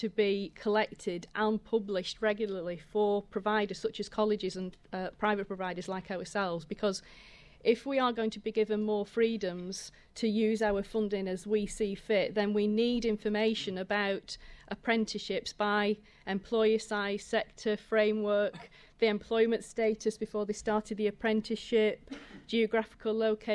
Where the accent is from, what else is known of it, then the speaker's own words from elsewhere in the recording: North West England, United Kingdom; Only that, as you'll know from my accent, I'm not from the East Midlands. I'm from Lancashire. I live near Skelmersdale